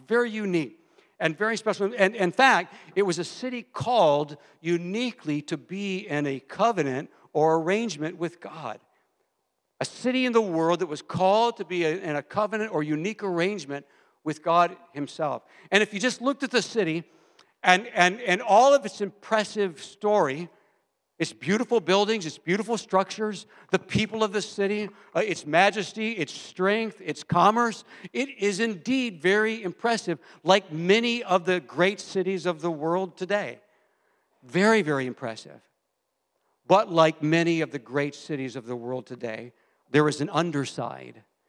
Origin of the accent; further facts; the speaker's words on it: Cleveland, Ohio, United States; now in Shanghai, China; I'm from Cleveland, Ohio, and he never said he wanted to live in Cleveland. And I think that's a pretty nice place. I live in an awesome city called Shanghai, China.